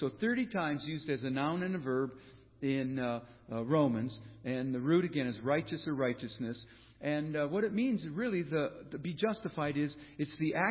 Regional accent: Minnesota, United States; I was raised in Minnesota, not in a Christian home. Didn't go to church.

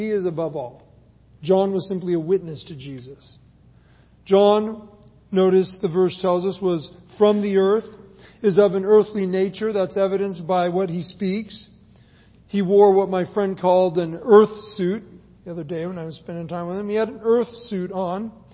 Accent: San Luis Obispo, California, United States; I come from San Luis Obispo. That's where my hometown is. I grew up there. I know the town. I spent most of my upbringing in that town.

